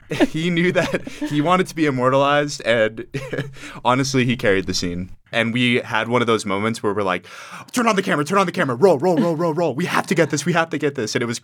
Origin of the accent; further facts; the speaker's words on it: Colorado Springs, Colorado, United States; Myself, I grew up here in Colorado Springs